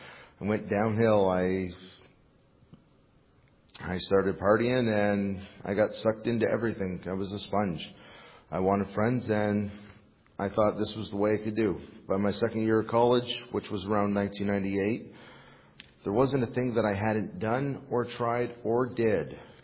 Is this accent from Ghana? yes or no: no; Chatham, Ontario, Canada; Okay. I grew up in Chatham, Ontario.